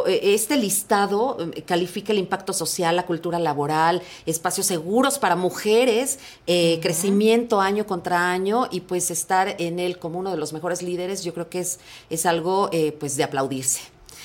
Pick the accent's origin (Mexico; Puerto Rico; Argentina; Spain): Mexico; A ver qué nos depara como mexicanos con esta planta que soñábamos en México.